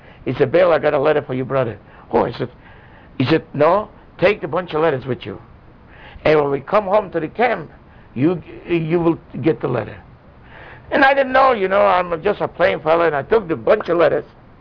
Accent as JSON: {"language": "English", "country": "Poland", "said": "I said, I'm from Sandomierz, from Sosnowiec."}